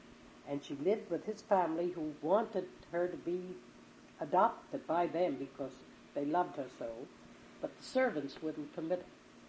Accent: New York City, New York, United States; born there; I was born on Suffolk Street, 22 Suffolk Street.

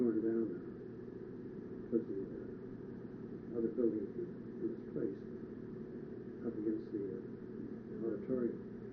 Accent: Pennsylvania, United States; born there; I was born on North Side, as I told you.

